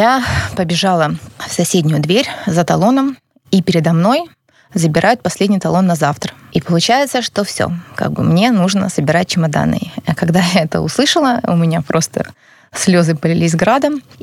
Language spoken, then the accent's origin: Russian; Chișinău, Moldova; first language ru; Хотя у меня есть документ, который подтверждает, что я закончила школу, русскую школу в Кишиневе. И где-то, да, мне это было неприятно, потому что за мой русский язык меня зачастую гнобили на моей родине, где я родилась, да, в Молдавии.